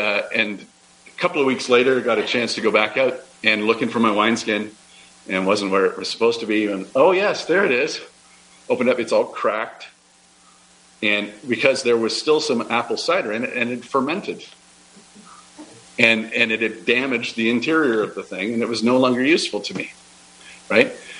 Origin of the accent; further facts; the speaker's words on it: Sudbury, Ontario, Canada; Again, going back to my childhood, growing up in Sudbury, we actually had winters that made sense up there.